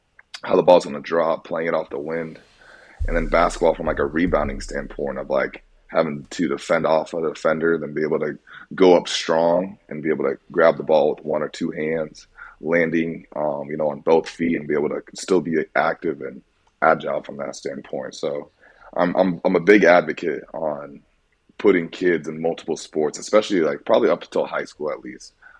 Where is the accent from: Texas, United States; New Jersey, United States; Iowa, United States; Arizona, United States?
Iowa, United States; Growing up in Iowa, though, it's a very, it's the Midwest. Iowa's known for its agriculture. My mom's side of the family, all of them are farmers and everything.